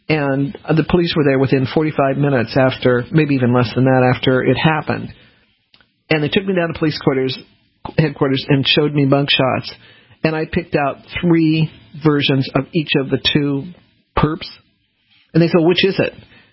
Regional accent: North Carolina, United States; So, but the joke is, well, we're from North Carolina. North Carolina's got a problem about this.

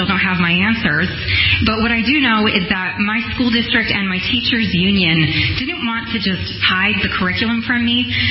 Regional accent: Rhode Island, United States; I am a mother from Rhode Island

